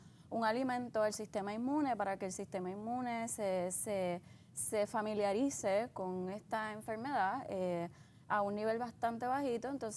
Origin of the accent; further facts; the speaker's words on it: Caguas, Puerto Rico; now in Aguadilla, Puerto Rico; Sí, de Caguas, pero vivo acá en Aguadilla hace ya como casi 4 años.